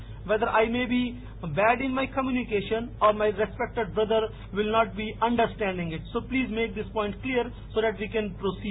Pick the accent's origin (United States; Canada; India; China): India; accent: Indian; English is a second language; Maybe my English is bad, my Indian accent is bad, so my brother is not understanding it.